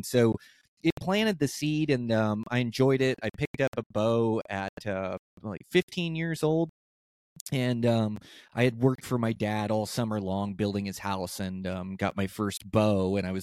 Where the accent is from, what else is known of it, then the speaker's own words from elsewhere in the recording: Tumwater, Washington, United States; yeah, I grew up in well, just outside of Olympia, Washington. Like Tumwater was the high school I went to, and yeah, grew up there for 19 years.